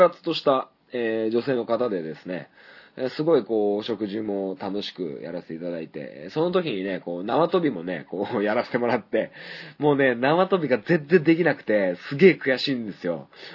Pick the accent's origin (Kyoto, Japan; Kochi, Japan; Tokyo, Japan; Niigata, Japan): Niigata, Japan; Sanjo; 同じね、三条市のね、出身なんですよ、皆さん。